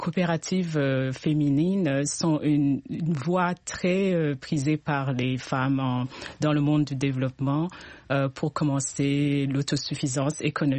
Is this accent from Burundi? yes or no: yes; Burundi; au Burundi ou d'où je viens